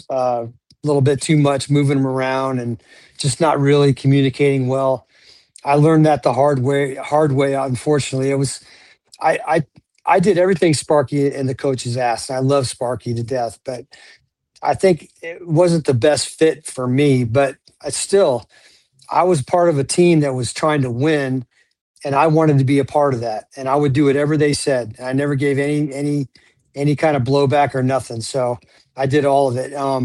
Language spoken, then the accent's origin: English; Clearwater, Florida, United States; You know, I grew up in Clearwater, so I got to see them play a lot.